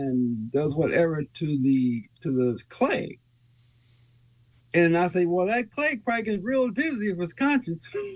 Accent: Los Angeles, California, United States; Well, I grew up in South Central L.A. A lot of poverty.

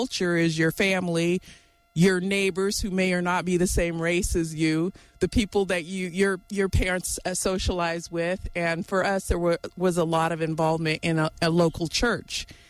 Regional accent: Chico, California, United States; So I was born in Chico, California in 1961 and have lived here my entire life. In fact, my siblings and I all went preschool through university in our hometown with degrees.

